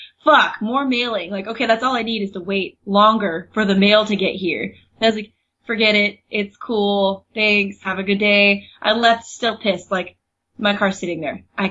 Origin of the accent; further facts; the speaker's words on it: Oregon, United States; now in California, United States; It's registered in Oregon because I'm from Oregon.